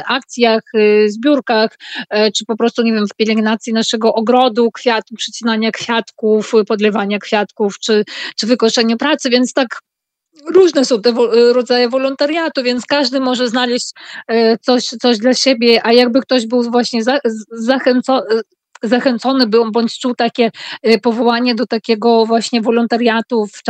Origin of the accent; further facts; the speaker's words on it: Vilnius, Vilnius County, Lithuania; jestem Polką Wilnianką